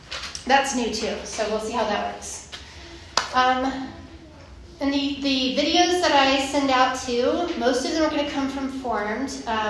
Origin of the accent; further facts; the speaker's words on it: Texas, United States; now in Utah, United States; I'm from Texas originally, so I came from a Church of Christ background, which is not very popular here in Utah, but in the South, very Bible Belt religion. But I've been here 16 years.